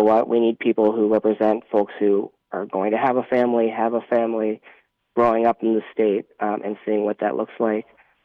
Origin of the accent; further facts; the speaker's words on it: Georgia, United States; now in Wyoming, United States; so I'm not from Wyoming. I know that might be surprising to some people, but born and raised in Georgia.